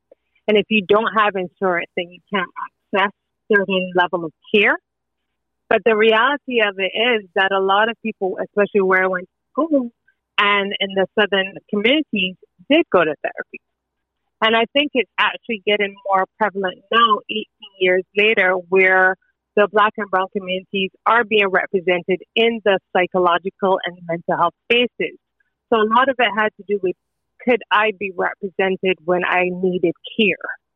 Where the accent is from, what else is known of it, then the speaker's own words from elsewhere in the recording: Barbados; I'm from Barbados, born and raised in Barbados